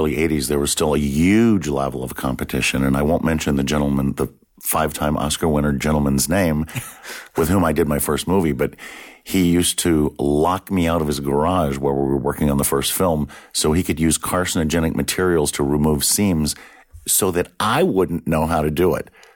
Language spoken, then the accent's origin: English; Texas, United States; But, you know, back then in the 60s, growing up in Texas, there was no Stan Winston School of Character Arts.